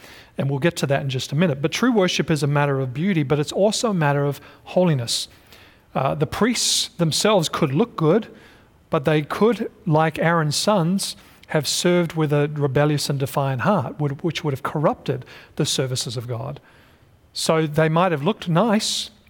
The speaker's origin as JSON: {"language": "English", "region": "Pennsylvania", "country": "United States", "said": "We came from Pennsylvania, and when fall colors, you knew it was fall because every tree had turned color."}